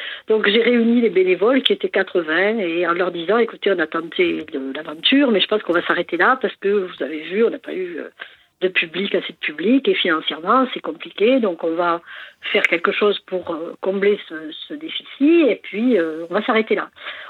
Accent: Concorès, Occitanie, France; que j'ai créé en 2017 dans mon village natal, Concorès

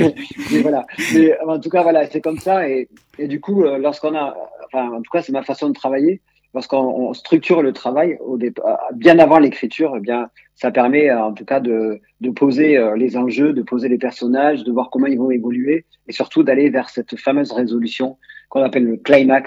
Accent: Verfeil, Occitanie, France; je suis originaire de Verfeil-sur-Seille, qui est un village de Cordes

